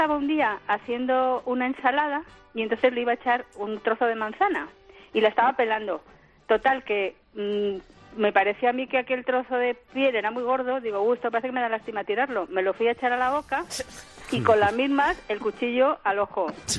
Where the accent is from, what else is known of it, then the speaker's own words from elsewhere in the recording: Alatoz, Castilla-La Mancha, Spain; que yo soy de Alatoz, de un pueblo de Albacete.